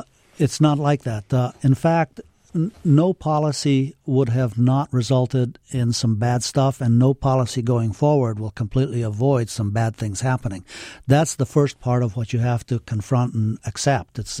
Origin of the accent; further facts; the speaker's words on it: Afghanistan; people said, well, what is it like growing up in Afghanistan? And I'd said, well, we all lived in compounds.